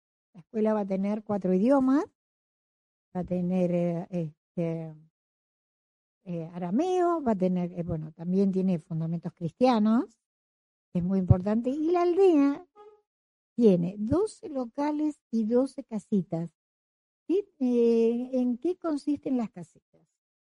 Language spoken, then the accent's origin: Spanish; Isla Victoria, Neuquén, Argentina; ustedes saben que yo me crié en Isla Victoria, soy del Parque Nacional.